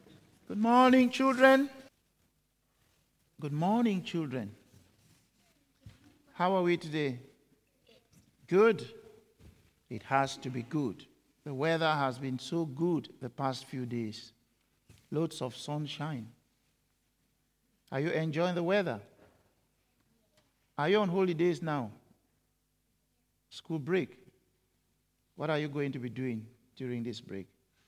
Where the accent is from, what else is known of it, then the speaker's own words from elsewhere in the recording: Boo, Cameroon; now in Scotland, United Kingdom; I come from Cameroon, you come from Edinburgh. Interesting. So, if I went back to my village now, I'm sure many of the people will be quite surprised that a village boy from Boo now lives in Great Britain, in Scotland.